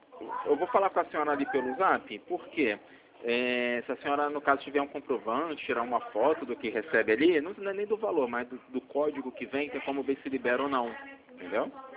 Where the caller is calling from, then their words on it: Rio de Janeiro, Brazil; Falo do Rio de Janeiro.